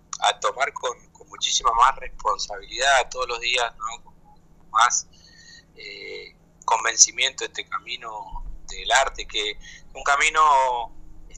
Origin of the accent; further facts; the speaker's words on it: Patagonia, Argentina; habla muchísimo de nuestra historia como patagónico y también como argentinos.